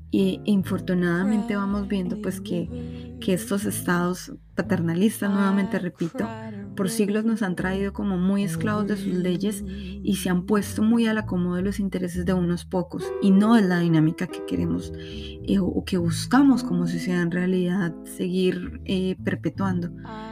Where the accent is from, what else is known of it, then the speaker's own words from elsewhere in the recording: Colombia; A nuestro público de Argentina, México, mi amada Colombia, donde soy